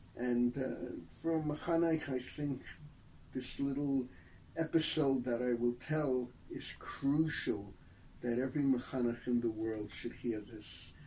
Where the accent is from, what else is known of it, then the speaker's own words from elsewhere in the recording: Bronx, New York, United States; what Brian and I knew while growing up in the Bronx